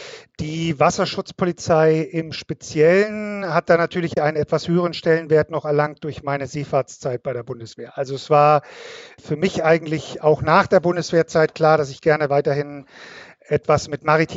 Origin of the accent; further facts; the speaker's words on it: Munich, Bavaria, Germany; born there; Ich komme gebürtig aus München, also von ein bisschen weiter her, auch wenn man mir das nicht unbedingt sofort anhört.